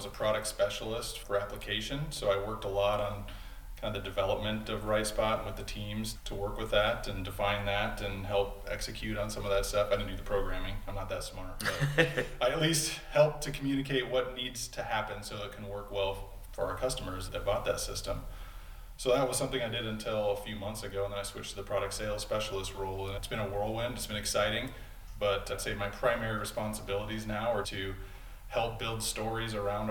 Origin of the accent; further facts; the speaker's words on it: Radcliffe, Iowa, United States; Yeah, so I grew up in Radcliffe, Iowa, so kind of a central Iowa, 30 miles north.